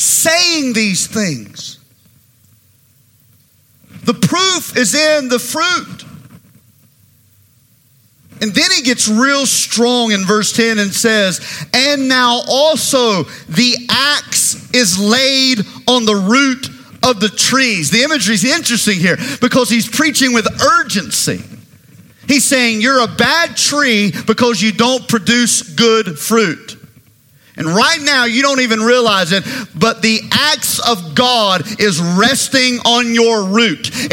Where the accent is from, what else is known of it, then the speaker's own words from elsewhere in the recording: the South, United States; Of course we're Christians. We're from the South. Of course we're Christians.